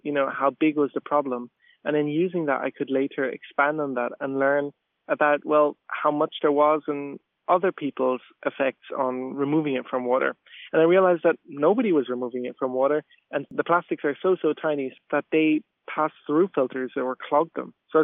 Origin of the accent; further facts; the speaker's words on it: Ballydehob, Munster, Ireland; I'm from West Cork, Ballydehob, and really what I loved for a very long time there was just exploring the wilderness, being out in the environment and enjoying the nature.